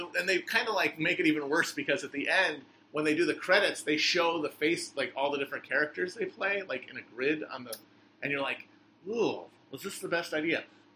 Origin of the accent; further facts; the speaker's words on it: Midwest, United States; We're both from the Midwest, but I was a little more sheltered, I think, in my childhood.